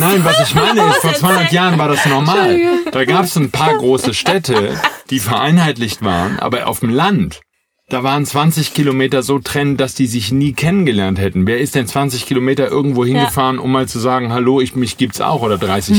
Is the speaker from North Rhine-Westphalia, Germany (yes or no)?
yes; Wuppertal, North Rhine-Westphalia, Germany; Wo ich groß geworden bin, in Wuppertal, da gab es zwei Orte zum Beispiel